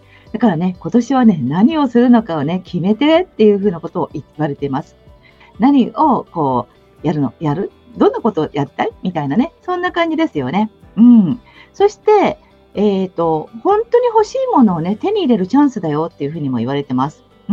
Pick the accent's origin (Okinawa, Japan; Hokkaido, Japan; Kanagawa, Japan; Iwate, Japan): Kanagawa, Japan; Kamakura; 鎌倉の私の実家に行って